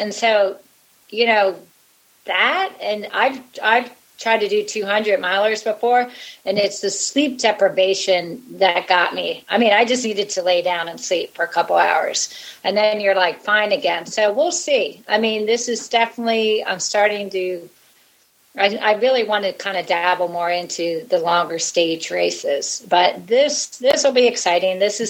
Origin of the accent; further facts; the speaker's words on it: Jacksonville, Florida, United States; it starts in Jacksonville, my hometown, which is cool.